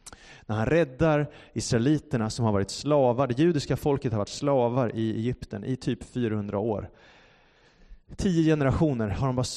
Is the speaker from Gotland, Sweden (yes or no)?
no; Solna, Stockholm County, Sweden; Jag växte upp i Solna i Stockholm och där bodde vi i ett lägenhetshus. Vi bodde på 9:e våningen, högst upp bodde vi.